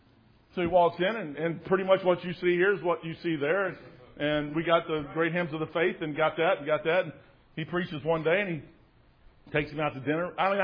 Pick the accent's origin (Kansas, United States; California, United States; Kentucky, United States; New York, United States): Kentucky, United States; I'm like, I'm from Kentucky, too.